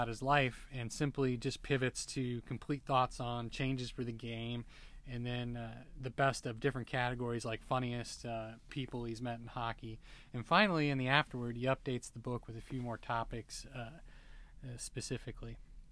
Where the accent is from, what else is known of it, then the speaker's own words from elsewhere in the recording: United States; being a U.S.-based hockey fan and growing up in the States in the 90s